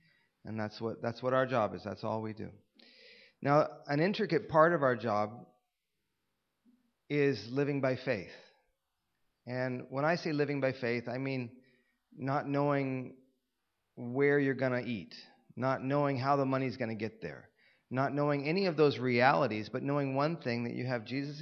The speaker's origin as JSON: {"language": "English", "town": "Los Angeles", "region": "California", "country": "United States", "said": "I was a TV actor in Hollywood. I come from Los Angeles, and I didn't believe in God at all. I was an atheist. My mother's Jewish."}